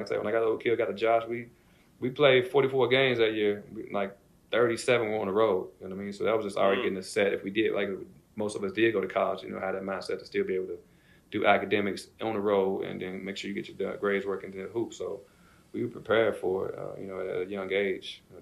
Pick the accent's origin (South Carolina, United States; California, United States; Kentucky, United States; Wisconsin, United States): Kentucky, United States; Louisville; like I said, I'm from Kentucky, so I didn't watch basketball growing up. I didn't watch football. Like, I was outside playing. So we didn't have a professional team in Louisville